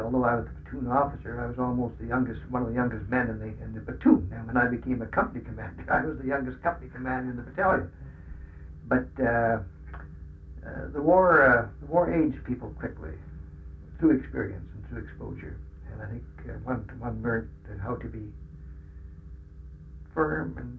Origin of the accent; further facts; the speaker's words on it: Alberta, Canada; We came from Alberta. Times of being tough. I lived in Claire's home. A trip to Calgary was a big event. I'd never been to the Pacific Coast.